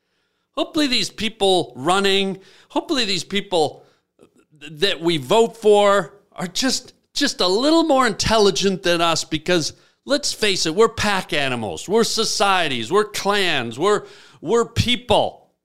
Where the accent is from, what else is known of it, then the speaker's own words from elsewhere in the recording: Canada; moved away; I came to this country because of what it stood for, the freedom. I came from Canada.